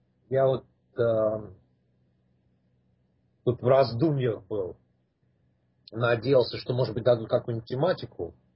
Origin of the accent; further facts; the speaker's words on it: Russia; moved away as an adult; now in United States; Пить я начал еще в России. Я уехал из России в 79 году. Приехал в Штаты